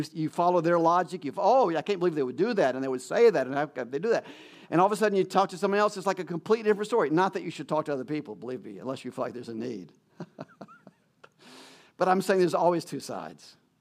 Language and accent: English; Atlanta, Georgia, United States; We grew up in Atlanta, moved down to Macon for a while, you know, and came up here.